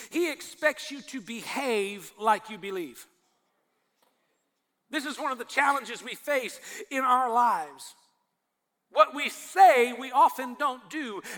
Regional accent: Texas, United States; Where I grew up in Texas, if you had the courage to call somebody a liar

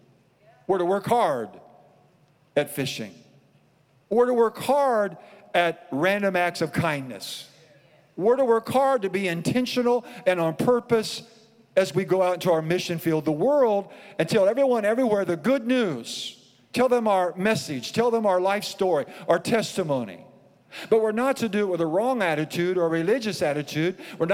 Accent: Iowa, United States; Now, see, I grew up in Iowa, and, you know, Iowa is known for a lot of things, but one of the things it's known for is cornfields.

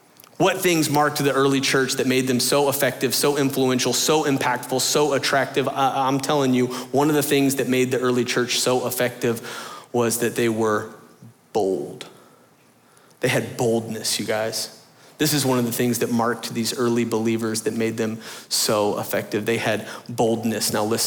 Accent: South Gwinnett, Georgia, United States; I draw a dollar sign for the S because I'm from South Gwinnett.

